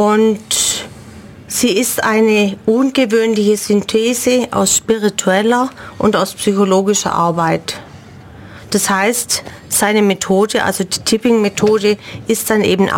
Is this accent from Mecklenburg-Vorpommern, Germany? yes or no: no; Langenau, Baden-Württemberg, Germany; ich bin schon einheimisch. Ich habe viele Jahre zumindest in Ulm gearbeitet. Ich bin gebürtig in Langenau, wohne dort auch noch in Langenau-Albeck.